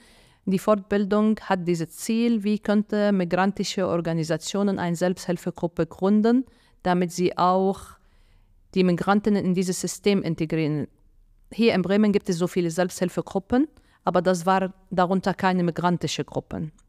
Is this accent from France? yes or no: no; Egypt; weil bei uns in Ägypten gibt es kein Zusammen, sozusagen.